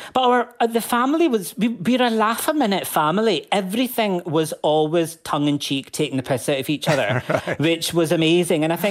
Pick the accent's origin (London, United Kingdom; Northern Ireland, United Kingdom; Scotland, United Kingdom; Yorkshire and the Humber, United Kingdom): Scotland, United Kingdom; Glasgow; it's exactly the same about what I talk about when I talk about being Glaswegian, being Pakistani.